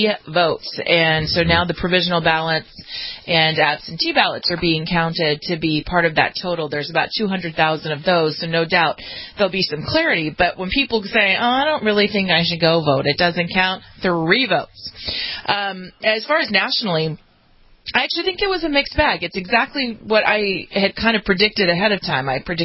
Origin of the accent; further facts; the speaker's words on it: California, United States; I think my home state of California is a lost cause.